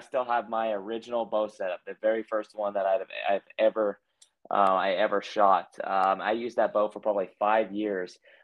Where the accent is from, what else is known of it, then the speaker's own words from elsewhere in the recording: Texas, United States; now in Durant, United States; I grew up in Texas, so North Texas actually is where I grew up. North of Dallas by about an hour is where I grew up, but I actually live only about 45 minutes from there still.